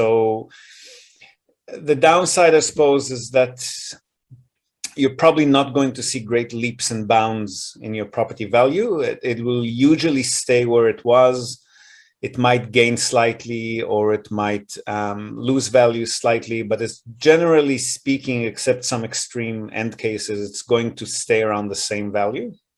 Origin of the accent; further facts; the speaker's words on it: Israel; I grew up in Israel